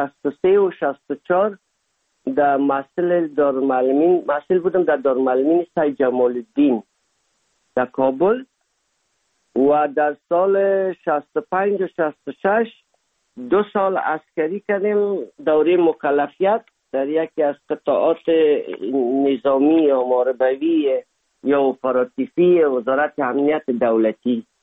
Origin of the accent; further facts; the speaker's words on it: Afghanistan; moved away as an adult; میشد سال 1990 از افغانستان اولین سفر آمدیم هندوستان